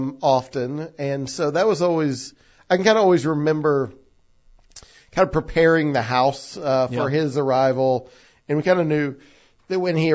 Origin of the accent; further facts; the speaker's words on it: Farragut, Tennessee, United States; I grew up in Farragut.